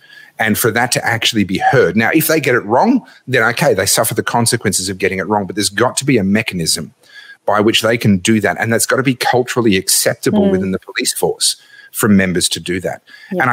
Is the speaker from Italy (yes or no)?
no; Australia; I was born in Australia. I've lived in Australia all my life. I've traveled a little bit.